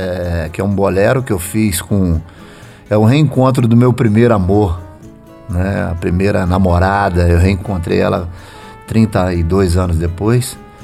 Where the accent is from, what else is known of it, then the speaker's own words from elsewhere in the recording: Laje do Muriaé, Rio de Janeiro, Brazil; Eu sou do interior do estado do Rio de Janeiro, né? Minha cidade é no noroeste fluminense, fica lá, é na divisa de Minas com o Espírito Santo. Laje do Muriaé, minha cidade. Fica perto de Pádua, Itaperuna.